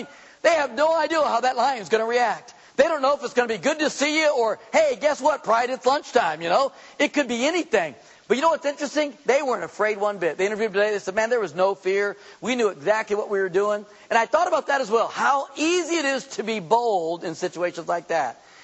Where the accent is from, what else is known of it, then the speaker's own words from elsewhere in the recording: California, United States; Of course, we grew up in Southern California. That was no big deal.